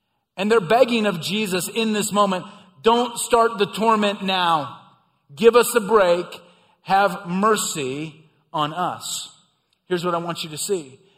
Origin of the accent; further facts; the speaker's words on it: Midwest, United States; I grew up in the Midwest, saw farms all the time.